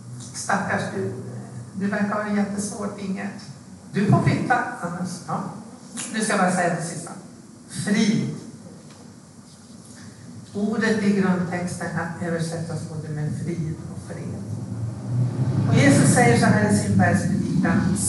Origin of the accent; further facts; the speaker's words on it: Västerbotten County, Sweden; Stora pingstkonferensen som var i Umeå, som var i Husmolina där jag växte upp.